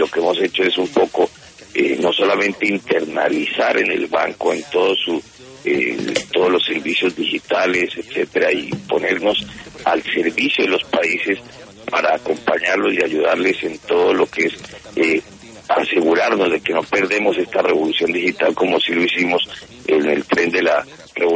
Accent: Colombia; como colombianos

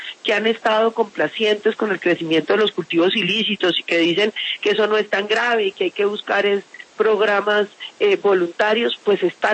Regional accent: Colombia; Yo creo que hay que unirnos como colombianos en contra del enemigo común

